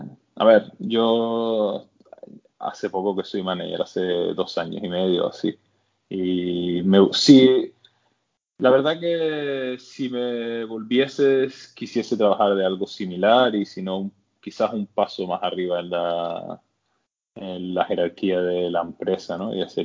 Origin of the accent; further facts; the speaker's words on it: Spain; evidentemente España digo porque es de donde vengo, ¿no?